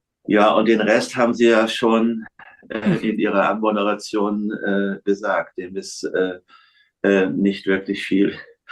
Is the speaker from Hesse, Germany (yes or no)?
no; Stade, Lower Saxony, Germany; born there; ich in den 50er Jahren, Anfang der 50er Jahre, bin ich in Stade geboren, damals britische Besatzungszone